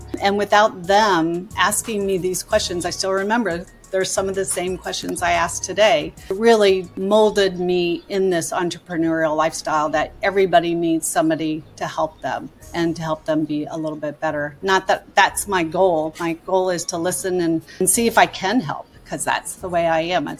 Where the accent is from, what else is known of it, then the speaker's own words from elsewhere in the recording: Midwest, United States; also born or lived in California; So I didn't grow up in one place. I was born in California, grew up in the Midwest, and then ended up as a Maryland transplant.